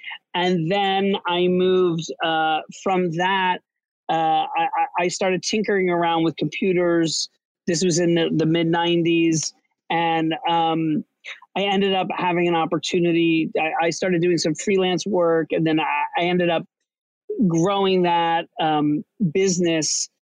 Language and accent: English; Orlando, Florida, United States; But I started off, I grew up in Florida, and I moved to New York City.